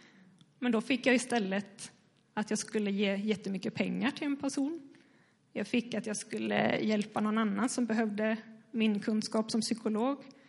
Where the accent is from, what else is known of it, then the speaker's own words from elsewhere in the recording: Skåne, Sweden; jag skulle flytta hem till Skåne igen där jag kommer från.